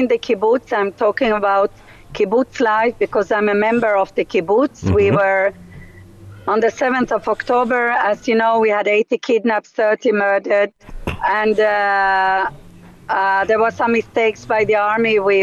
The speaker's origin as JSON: {"language": "English", "country": "Sweden", "moved": "yes", "lives_now": "Israel", "said": "I came from Sweden in 82, and I found the kibbutz, you know, the diamond of my life."}